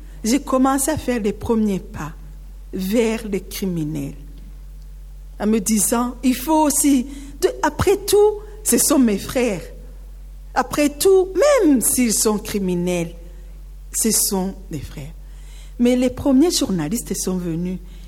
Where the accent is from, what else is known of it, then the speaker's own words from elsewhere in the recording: Burundi; ils sont arrivés à l'aéroport chez nous, au Burundi